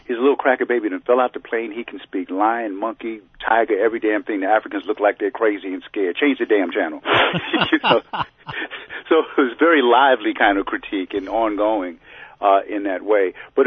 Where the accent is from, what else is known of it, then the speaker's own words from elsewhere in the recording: New York City, New York, United States; I grew up in New York City between the Bronx and Harlem. I was conceived in Cuba.